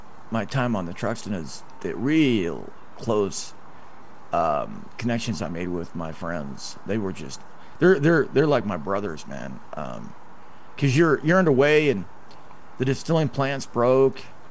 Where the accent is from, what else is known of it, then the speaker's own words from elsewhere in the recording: Idaho, United States; A buddy of mine named Rob, he's from Michigan, and I'm from Idaho.